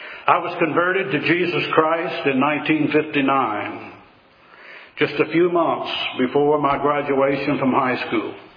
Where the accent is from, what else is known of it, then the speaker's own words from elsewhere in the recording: Missouri, United States; born there; I was born near Springfield, Missouri, in 1941. Grew up in a baseball family with my dad playing professional baseball for some 16 years.